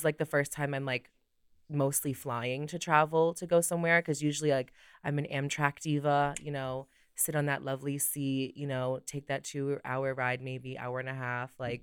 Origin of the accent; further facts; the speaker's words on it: New York, United States; And it's like, as a New Yorker, it's like, yeah, you know, like, it's cute to have that little fantasy.